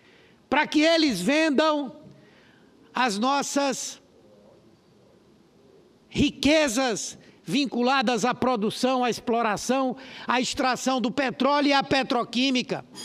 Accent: Pernambuco, Brazil; E eu, como pernambucano, estou aqui envergonhado

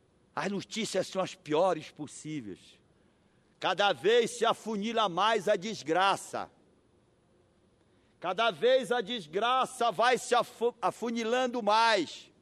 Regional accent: Pará, Brazil; para defender o meu Pará e o meu país. Doa quem doer, custe o que me custar até a morte. Jamais, jamais como brasileiro subiria a esta tribuna

